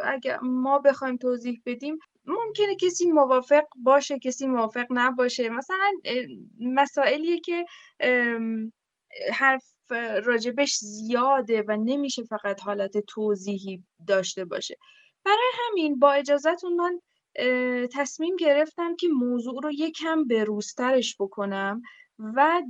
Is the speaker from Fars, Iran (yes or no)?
no; Kamyaran, Kurdistan, Iran; now in Tehran, Iran; من 28 سالمه، اهل شهرستان کامیاران استان کردستان هستم و به هر حال دیگه اصالتاً کرد هستم و خودم به خاطر تحصیل توی تهران زندگی میکنم، یعنی به خاطر دانشگاه و اینها.